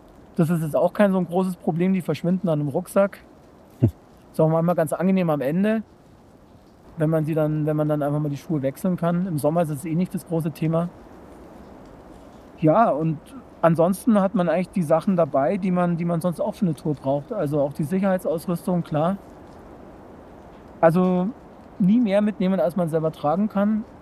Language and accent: German; Munich, Bavaria, Germany; ich komme aus München